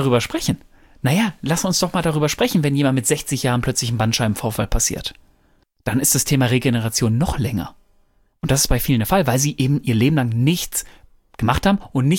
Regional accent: North Rhine-Westphalia, Germany

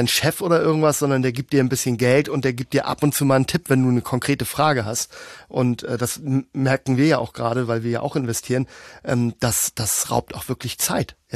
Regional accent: Hamburg, Germany; Wir kommen noch beide hier aus Hamburg

